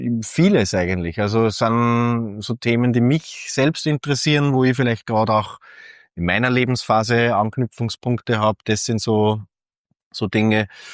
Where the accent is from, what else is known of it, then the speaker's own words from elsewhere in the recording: Feldkirchen an der Donau, Bavaria, Germany; Ich bin in Feldkirchen an der Donau aufgewachsen. Da sind immer so Theaterstücke alle 2 Jahre aufgeführt worden.